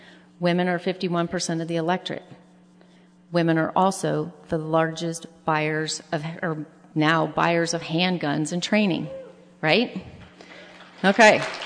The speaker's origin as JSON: {"language": "English", "town": "Las Vegas", "region": "Nevada", "country": "United States", "tie": "born or raised there", "lives_now": "Texas, United States", "said": "And I grew up in Las Vegas. All my family's from Texas. So now I get the great pleasure of living in Texas again."}